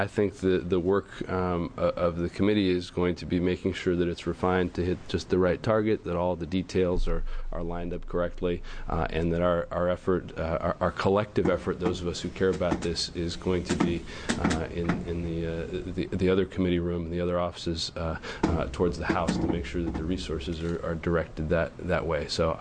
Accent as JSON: {"language": "English", "town": "Beaverton", "region": "Oregon", "country": "United States", "said": "from Beaverton."}